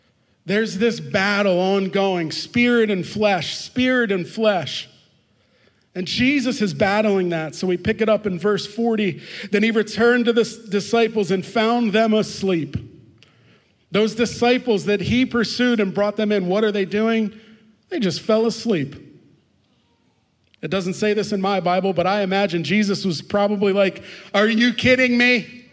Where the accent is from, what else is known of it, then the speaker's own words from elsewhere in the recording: Pennsylvania, United States; I'm born and raised in Lancaster County. One thing I know about Lancastrians is we love coupons.